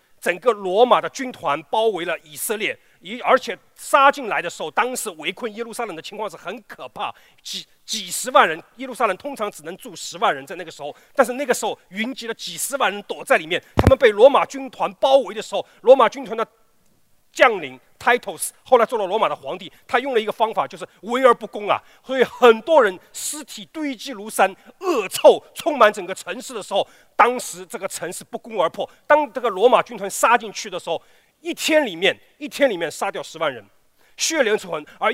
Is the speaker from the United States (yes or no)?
no; China; 我们中国人的习惯是亲爱的谁谁谁